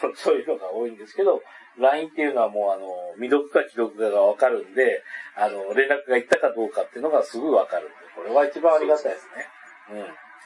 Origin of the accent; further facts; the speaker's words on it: Iwate, Japan; うちの実家の岩手の実家の方はですね